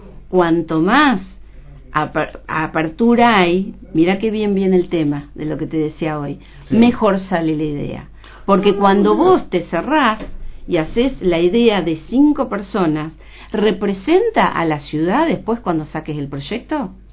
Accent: Lobos, Buenos Aires Province, Argentina; born there; Porque soy convencida del Partido de Lobos. Lo amo, nací acá.

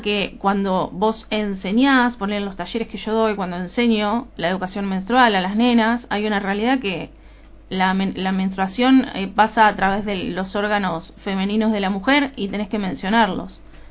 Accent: Las Heras, Buenos Aires Province, Argentina; now in Lobos, Argentina; Las Heras, nacida y criada en Las Heras.

